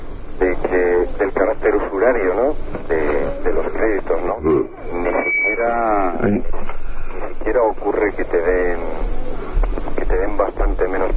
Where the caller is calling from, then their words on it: Valladolid, Castile and León, Spain; llamo de Valladolid.